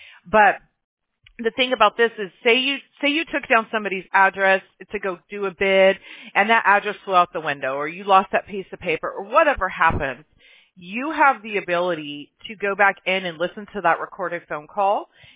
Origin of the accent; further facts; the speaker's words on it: California, United States; also born or lived in Alabama; I'm from California, right? Well, I was born in Alabama, then my family moved to California, then I have some family that's still back there